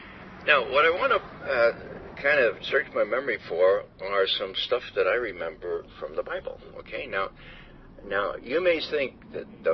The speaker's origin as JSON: {"language": "English", "town": "New York City", "region": "New York", "country": "United States", "said": "from New York City originally."}